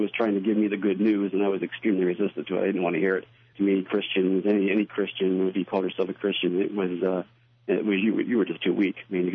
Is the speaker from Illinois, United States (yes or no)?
yes; Charleston, Illinois, United States; And my hometown is actually Charleston, and my roommate in Blytheville was dating a young lady up in one of the halls.